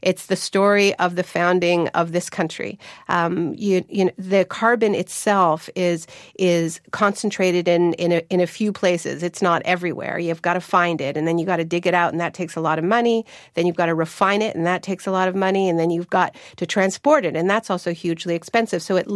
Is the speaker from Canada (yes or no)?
yes; Canada; I come from Canada.